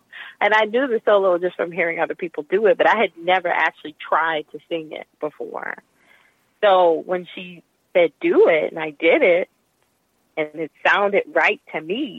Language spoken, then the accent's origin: English; New Orleans, Louisiana, United States; You know, I grew up in New Orleans, and there weren't any Black opera singers really like prevalent on the scene